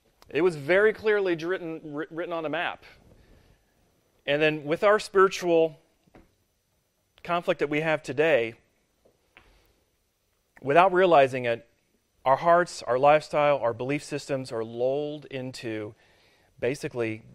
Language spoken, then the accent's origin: English; Kansas City, Missouri, United States; I'm from Missouri originally. A lot of us are kind of, you know, transports in here.